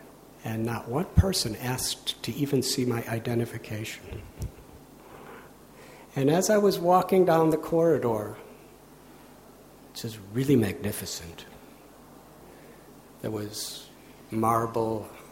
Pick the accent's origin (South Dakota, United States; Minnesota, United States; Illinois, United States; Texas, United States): Illinois, United States; Highland Park; also born or lived in Chicago; I was born in Chicago and grew up in a suburb of Chicago, Highland Park. And that was in 1950 when I was born.